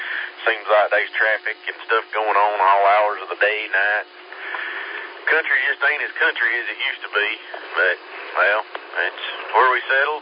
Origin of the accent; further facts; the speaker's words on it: Tigerville, South Carolina, United States; I was born and raised up here in Tigerville